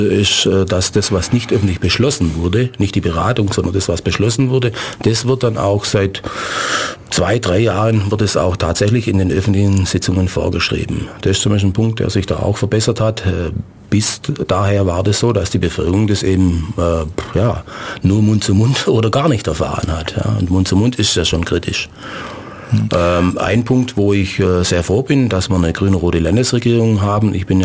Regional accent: Blaubeuren, Baden-Württemberg, Germany; ich komme aus dem Teilort Asch von Blaubeuren

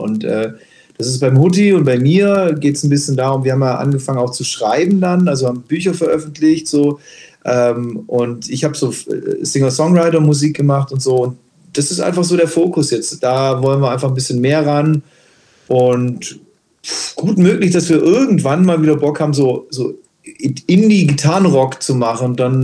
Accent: Augsburg, Bavaria, Germany; Also, wir sind aus Augsburg, genau.

